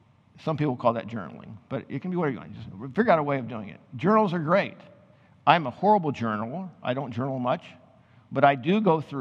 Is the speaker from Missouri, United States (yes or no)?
yes; Missouri, United States; because I guess I'm from Missouri, the show me state